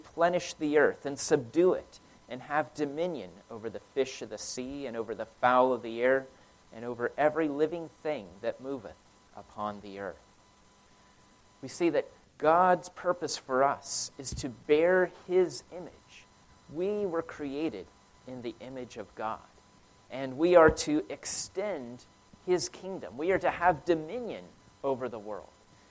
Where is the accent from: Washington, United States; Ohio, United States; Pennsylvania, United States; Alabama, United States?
Ohio, United States; Cincinnati; I grew up in Cincinnati and grew up going to the Catholic Church, raised in that.